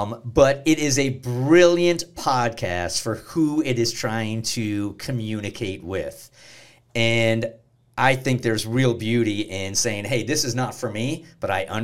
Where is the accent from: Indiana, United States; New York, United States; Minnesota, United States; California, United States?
California, United States; San Diego; I grew up in San Diego